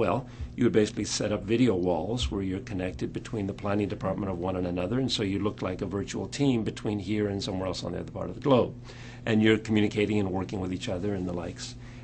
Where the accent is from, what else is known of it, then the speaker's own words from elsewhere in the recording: Iceland; So I'm from Iceland